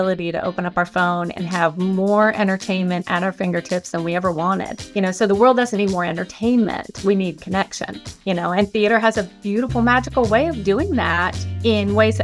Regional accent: Florida, United States; now in Pensacola, United States; And I was born in Florida, grew up in Central Florida, so I'm probably familiar with all the areas you live. And right. I've been in the Panhandle in Pensacola for about 10 years now.

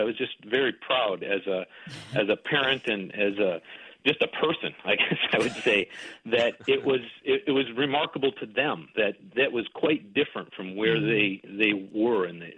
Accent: Wisconsin, United States; You know, I grew up in Wisconsin, so, you know, the demographics that were around me in Rapid City were familiar and not remarkable to me.

